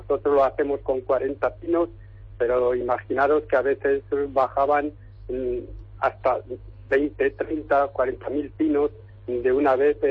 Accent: Zaorejas, Castilla-La Mancha, Spain; Yo soy de Zaorejas.

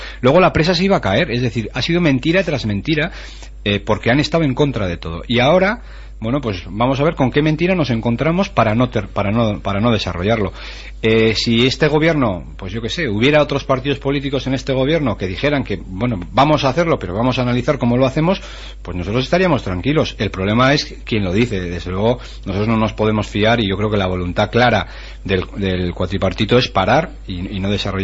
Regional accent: Navarre, Spain; Yo no sé euskera, pero me siento desde luego tan navarro como el que sabe euskera

